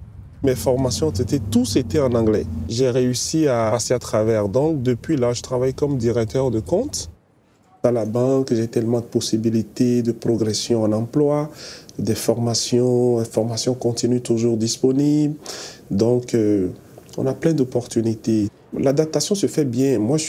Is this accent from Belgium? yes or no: no; Benin; now in Edmundston, Canada; je suis originaire du Bénin en Afrique de l'Ouest.